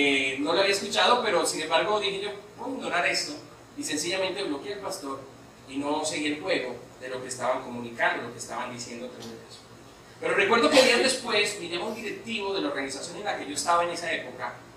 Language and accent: Spanish; Colombia; now in El Salvador; nosotros somos colombianos y estamos en el país del Salvador.